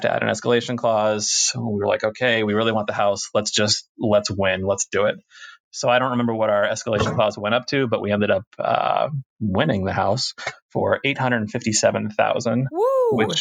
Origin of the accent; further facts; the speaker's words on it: Michigan, United States; And I'm from Michigan where houses, you know, a lot of my friends live in houses that are like $150,000.